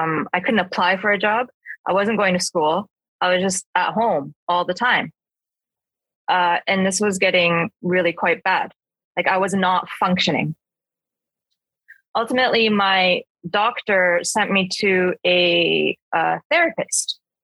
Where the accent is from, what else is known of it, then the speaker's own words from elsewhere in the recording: Vancouver, British Columbia, Canada; and I grew up in Vancouver.